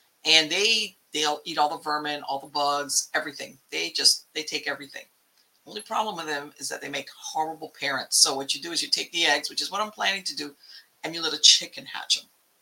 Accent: Florida, United States; You know, like I grew up in South Florida and you get a lot of the thing of the pools and nah.

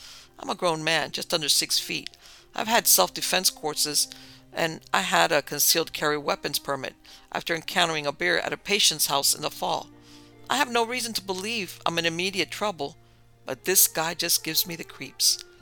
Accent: Nebraska, United States; it's the best valued hotel in my hometown, which is back in Nebraska.

